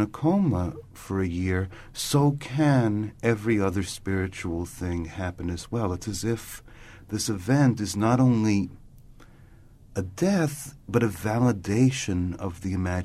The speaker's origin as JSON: {"language": "English", "region": "New York", "country": "United States", "lives_now": "California, United States", "said": "I'm from New York."}